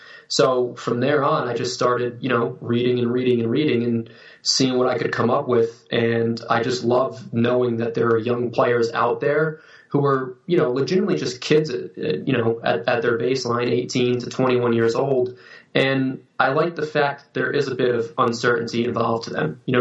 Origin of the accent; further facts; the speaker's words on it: Cranston, Rhode Island, United States; So I'm from Cranston, Rhode Island, and you know, that's just outside of Providence